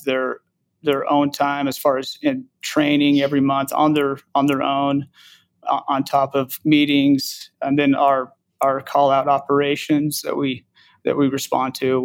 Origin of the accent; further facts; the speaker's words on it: Kanab, Utah, United States; I was born and raised in Kanab and then moved away, went to school at SUU, Southern Utah University.